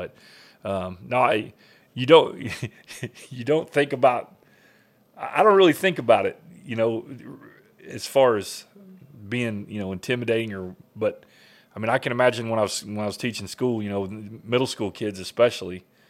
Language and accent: English; Enid, Oklahoma, United States; So I grew up in Enid, and that's where I was born and raised.